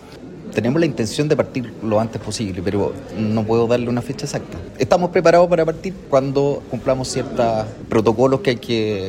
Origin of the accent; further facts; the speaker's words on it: Talca, Maule, Chile; nosotros somos de Talca y el mercado de Talca ha sufrido terremotos, se ha quemado y estamos sin mercado.